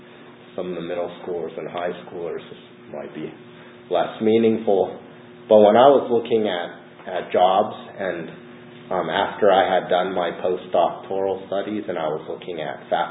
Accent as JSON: {"language": "English", "town": "Seattle", "region": "Washington", "country": "United States", "tie": "born or raised there", "also_born_or_lived": "California", "said": "I grew up in Seattle. I lived on the West Coast my entire life, and I'd never lived anywhere outside of actually Washington and California."}